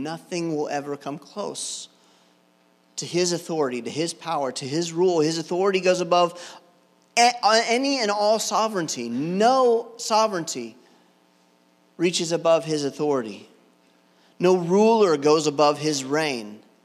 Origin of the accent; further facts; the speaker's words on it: North Carolina, United States; now in Ohio, United States; As you guys know, I'm a Southerner, born and raised in North Carolina.